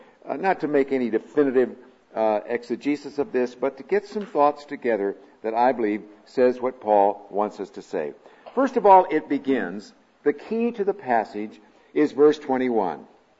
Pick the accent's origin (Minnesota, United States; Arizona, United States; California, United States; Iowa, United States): Iowa, United States; Des Moines; I grew up in Des Moines, Iowa, in a Swedish background, kind of a Swedish ghetto.